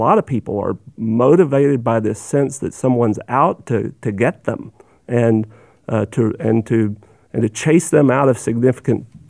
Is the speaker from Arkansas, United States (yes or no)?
yes; Arkansas, United States; My dad worked for Bill Clinton. I grew up in Arkansas as a Democrat